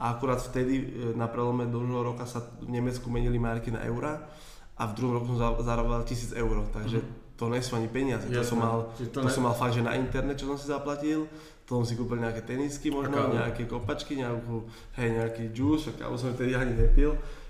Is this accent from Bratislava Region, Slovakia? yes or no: yes; Bratislava, Bratislava Region, Slovakia; Ja som rodený Bratislavčan, úplne hrdý